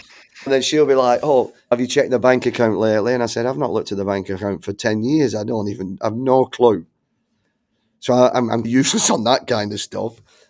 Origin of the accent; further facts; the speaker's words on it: Bolton, North West England, United Kingdom; This afternoon, I've got a conversation with some guy from Bolton, my hometown, who's a director in Phoenix of a club.